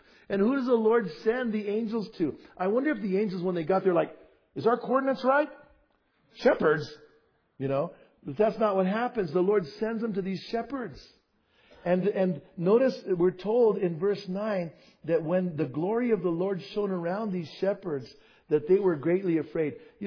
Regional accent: Bernalillo, New Mexico, United States; I grew up in Bernalillo in a little tiny house, two bedrooms.

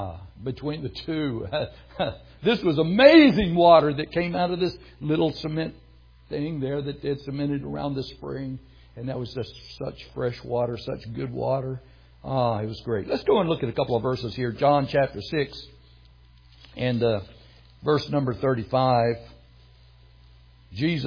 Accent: West Virginia, United States; I'm from West Virginia, but I cleaned up pretty good.

